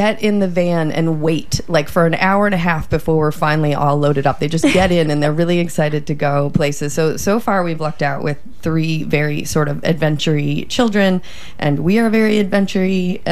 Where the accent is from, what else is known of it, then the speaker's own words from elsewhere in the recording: New Haven, Connecticut, United States; moved away as an adult; also born or lived in Idaho / Austin, Texas / central Mexico; I grew up in New Haven. Yep. And so I moved pretty far away. I kept moving farther and farther away, like after college, out to Idaho. And then I moved to Austin, Texas, where I spent nearly a decade.